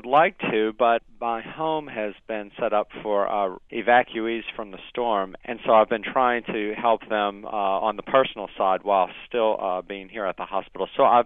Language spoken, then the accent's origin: English; St. Bernard Parish, Louisiana, United States; I am from St. Bernard Parish originally, which is just below New Orleans.